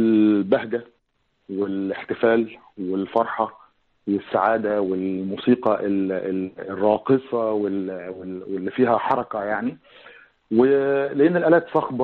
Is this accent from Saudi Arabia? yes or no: no; Egypt; الشكل ده مش موجود قوي عندنا في مصر،